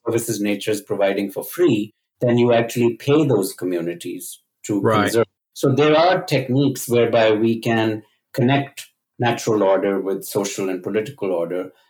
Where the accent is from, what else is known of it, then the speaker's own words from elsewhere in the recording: Pakistan; English is a second language; I started doing just small experiments at home and growing up in Pakistan, and I enjoyed chemistry